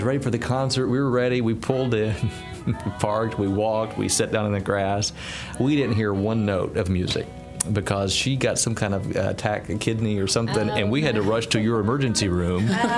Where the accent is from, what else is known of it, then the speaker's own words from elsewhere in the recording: Georgia, United States; because I grew up in Georgia